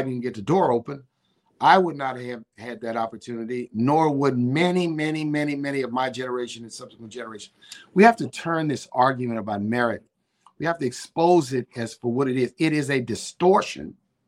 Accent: Southern US, United States; Growing up in the South, growing up in a segregated hospital, in a segregated city that saw the Civil Rights Act pass when I was a little boy.

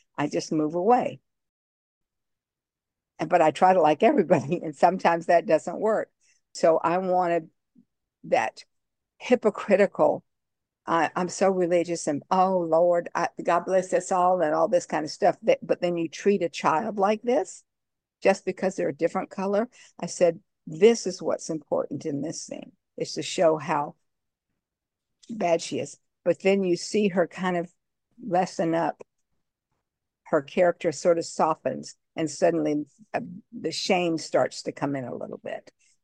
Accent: the South, United States; accent: Southern; because I'm from the South and I have that Southern accent.

